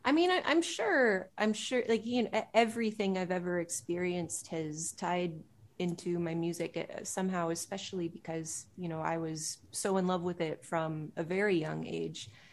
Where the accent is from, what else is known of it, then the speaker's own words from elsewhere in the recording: Pickering, Ontario, Canada; So I grew up in Pickering, east of Toronto.